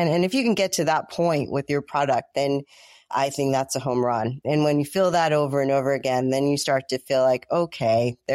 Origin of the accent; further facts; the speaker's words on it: United States; It was also one of our first marquee customers in the United States, given I'm American